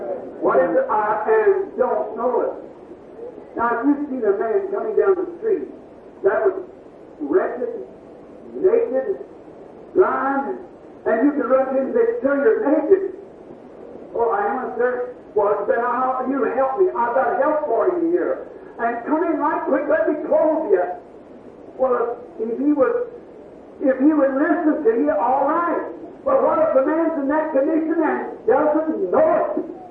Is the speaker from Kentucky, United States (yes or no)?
yes; Kentucky, United States; I was raised in Kentucky in a little old clapboard shingle house